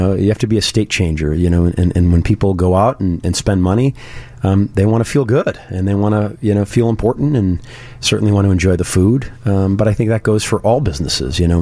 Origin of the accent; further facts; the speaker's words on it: Orland Park, Illinois, United States; I mean, I grew up in Orland Park, so we didn't really...